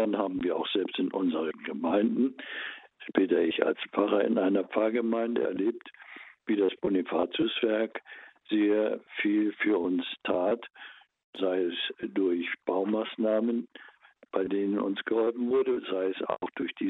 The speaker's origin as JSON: {"language": "German", "region": "Hamburg", "country": "Germany", "tie": "born or raised there", "said": "Ich bin ja in Hamburg groß geworden, in einer Diaspora-Gegend."}